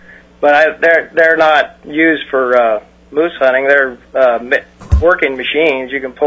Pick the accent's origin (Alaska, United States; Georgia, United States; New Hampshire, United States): Alaska, United States; Chugiak; I'm from Chugiak.